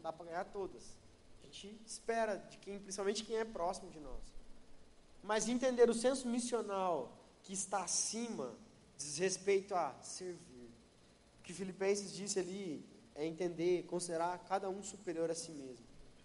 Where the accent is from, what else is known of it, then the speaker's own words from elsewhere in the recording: Curitiba, Paraná, Brazil; Mas eu sou curitibano, né?